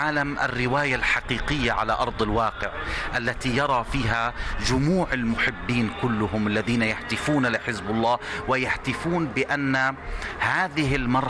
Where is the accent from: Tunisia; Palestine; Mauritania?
Palestine; كفلسطيني أعتقد لنا نصيب الأسد،